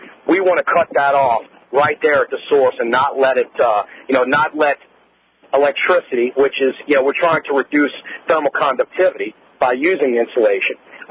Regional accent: Louisiana, United States; being born and raised in Louisiana, we use an indigenous natural resource like sugarcane to make a polyurethane foam.

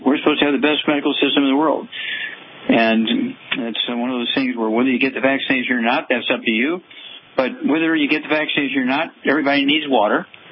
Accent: Missouri, United States; When I grew up in Missouri, we had a lot of farm labor.

